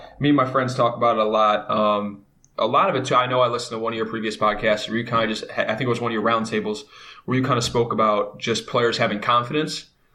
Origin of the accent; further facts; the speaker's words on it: Parma, Ohio, United States; And growing up in Parma, we have, you know, 3 middle schools, 3 high schools. It's a really big city.